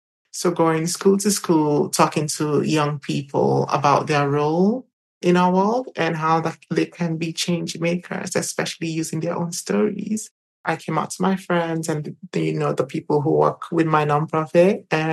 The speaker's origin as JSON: {"language": "English", "country": "Nigeria", "tie": "born or raised there", "said": "I was born and raised in Nigeria. From 18 years, everything, that place, so beautiful, yet chaotic."}